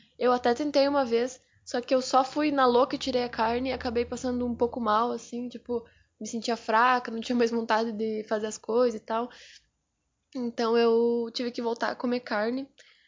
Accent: Rio Grande do Sul, Brazil; A gente veio do Rio Grande do Sul e, tipo, o que a gente pensa para comemorar as coisas é um churrasco.

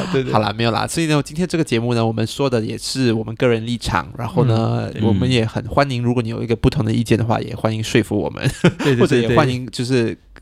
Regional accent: Singapore; 而且我们新加坡人因为疫情困在家里没事做

